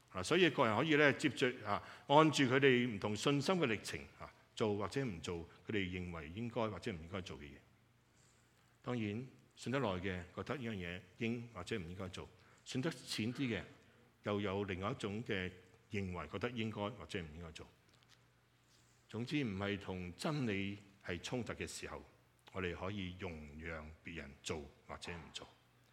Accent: China; 好像我们中国人都有，有中秋节，有什么节

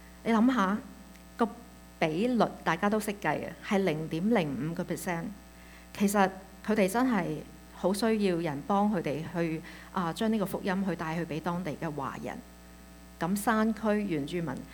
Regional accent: Canada; 我哋係加拿大嚟嘅，我哋好遠嘅地方嚟。

